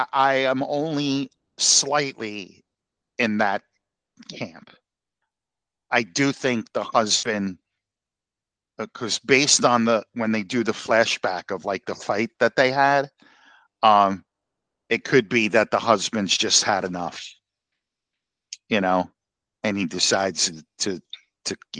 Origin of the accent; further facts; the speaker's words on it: New Jersey, United States; We talked about growing up in New Jersey and our respective, you know, stuff we do in the entertainment industry and stuff.